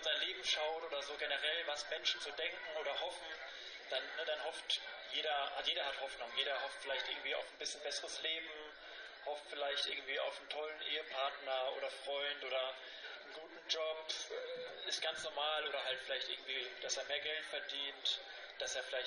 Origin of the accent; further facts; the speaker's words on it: Frankfurt, Hesse, Germany; ich komme eigentlich aus Frankfurt, aus einer großen Stadt.